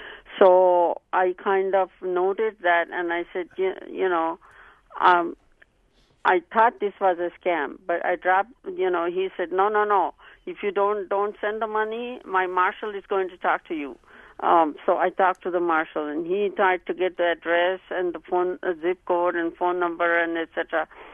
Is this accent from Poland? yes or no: no; India; now in United States; We are from India originally, but we are naturalized here.